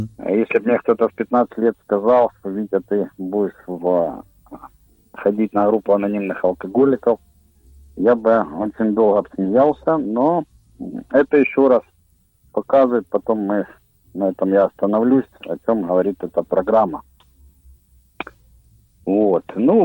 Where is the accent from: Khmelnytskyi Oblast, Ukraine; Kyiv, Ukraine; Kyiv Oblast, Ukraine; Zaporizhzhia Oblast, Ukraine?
Zaporizhzhia Oblast, Ukraine; Zaporizhzhia; Я із Запоріжжя.